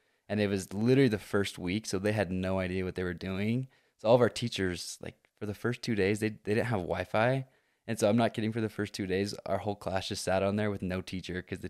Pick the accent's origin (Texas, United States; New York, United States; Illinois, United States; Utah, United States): Utah, United States; American Fork; I'm from American Fork, Utah.